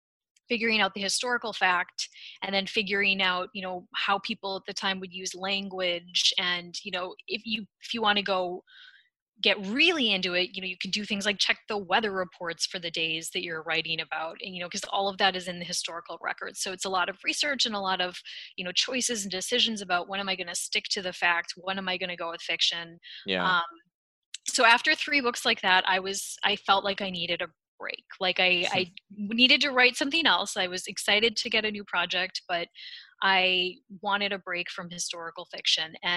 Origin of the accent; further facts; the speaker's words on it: Midwest, United States; I'm from the Midwest originally, not from Kansas